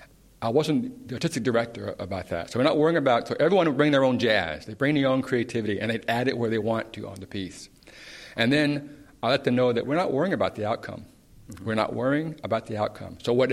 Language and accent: English; the South, United States; Growing up in the South, I remember my father used to say